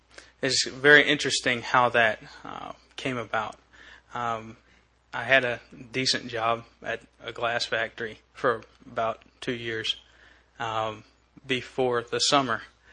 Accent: Georgia, United States; where are you from? Georgia.

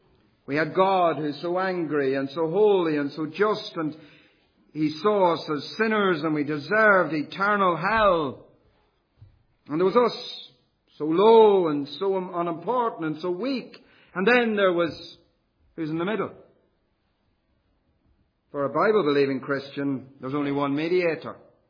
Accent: County Louth, Ireland; born there; I was born in Ireland, in the Republic of Ireland, just down the road, if you like, near Dundalk, a small village, in 1975.

